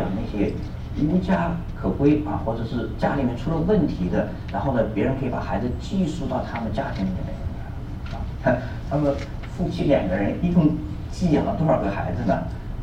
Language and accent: Chinese; China; 我们中国人也是说叫做子不知子不教什么父之过，对不对？